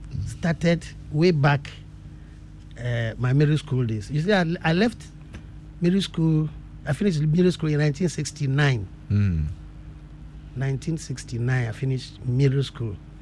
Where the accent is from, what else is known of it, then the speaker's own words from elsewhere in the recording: Tanyigbe, Volta, Ghana; Yes, very close to Tanyigbe, my village. You know, I come from Tanyigbe.